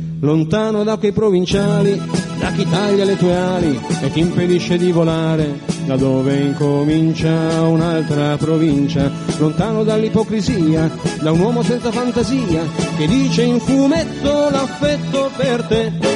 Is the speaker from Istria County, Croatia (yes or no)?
yes; Istria County, Croatia; born there; Io sono nato in una piccola città di provincia, in Istria